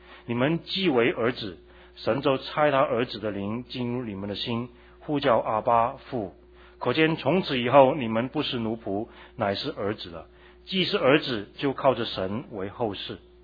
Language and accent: Chinese; Hong Kong; 我从小在香港长大，我知道香港是一个工商业的社会，一切都是向前看，一切都是看利益为重的